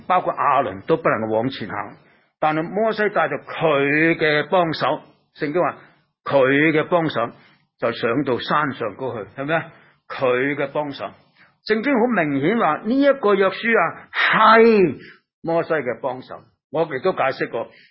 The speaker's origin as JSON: {"language": "Cantonese", "country": "China", "said": "我中国人有一句话讲：君子慎其独"}